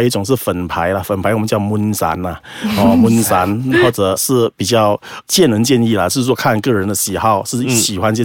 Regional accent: Malacca, Malaysia; 我来自马六甲。

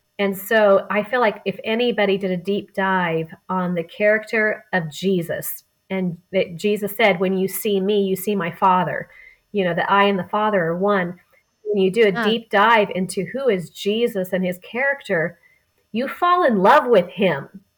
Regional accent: Oregon, United States; moved away as an adult; now in Eagle, United States; I moved from my home state of Oregon, where I had been for 47 years, to a new city and a new state. So we moved to Eagle, Idaho.

